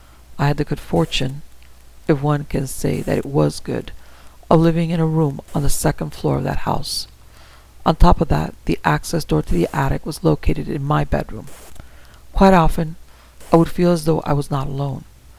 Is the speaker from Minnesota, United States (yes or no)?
no; Placerville, California, United States; I moved in with some friends back in my hometown of Placerville. Placerville is an old mining town with a rich history to boot.